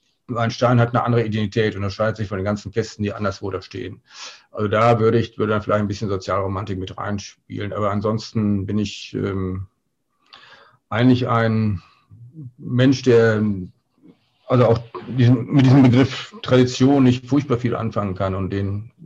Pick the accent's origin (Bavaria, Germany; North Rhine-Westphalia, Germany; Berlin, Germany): North Rhine-Westphalia, Germany; now in Münster, Germany; Ich komme ja aus dem Ruhrgebiet, aber ich muss schon sagen, dass mein Herz heute sehr an Münster und am Münsterland hängt.